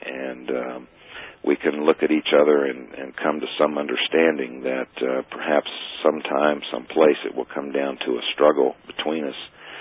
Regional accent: Appalachia, United States; Dr. Mack also takes on issues that are near and dear to me as an Appalachian.

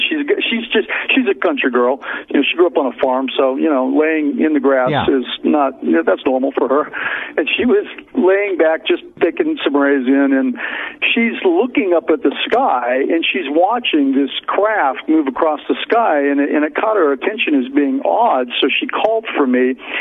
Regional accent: Seattle, Washington, United States; No, I'm actually from Seattle.

